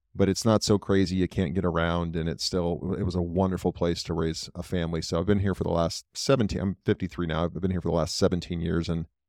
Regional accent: Washington, United States; also born or lived in Los Angeles / Texas / Georgia; Again, I grew up in the Northwest, you know, Seattle area, kind of in that general area.

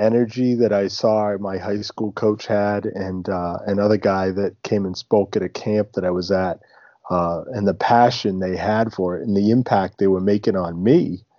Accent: Mendon, Massachusetts, United States; But I grew up in Massachusetts, small little town called Mendon, and, you know, was not a great player.

